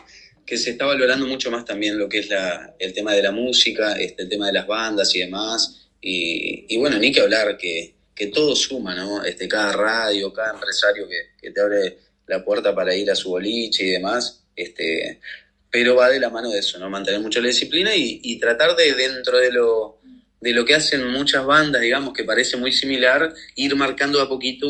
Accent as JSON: {"language": "Spanish", "country": "Uruguay", "said": "Yo como uruguayo también me gusta que sepamos que, digo, tenemos cosas muy buenas en la cultura"}